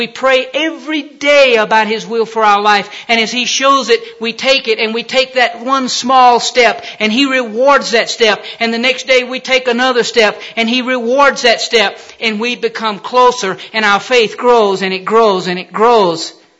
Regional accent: Columbus, Georgia, United States; also born or lived in Birmingham, Alabama; My wife and I were local yokels. We were raised in Columbus, Georgia. I took a big trip away from home and went to college, 150 miles.

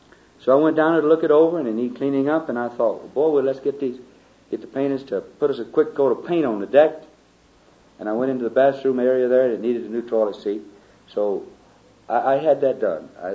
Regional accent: Alabama, United States; Like years ago in my home country in Alabama, a Negro's testimony wouldn't bear the same as a white testimony

